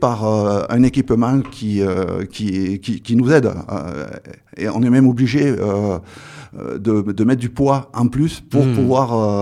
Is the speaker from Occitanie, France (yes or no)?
no; Provence-Alpes-Côte d'Azur, France; Je suis né dans les Alpes de Haute-Provence et j'ai toujours vécu et travaillé dans les Alpes de Haute-Provence.